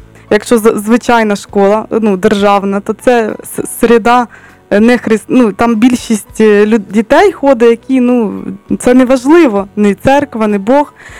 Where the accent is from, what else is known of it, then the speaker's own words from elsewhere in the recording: Kyiv, Ukraine; born there; Я народилася в Києві, в християнській сім'ї.